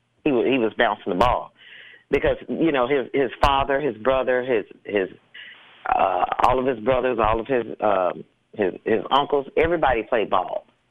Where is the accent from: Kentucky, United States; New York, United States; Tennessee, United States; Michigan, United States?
Tennessee, United States; Memphis; moved away as an adult; now in Chicago, United States; I was actually born in Chicago. Okay. But then I was raised in Memphis. And once I became an adult, I moved back to Chicago.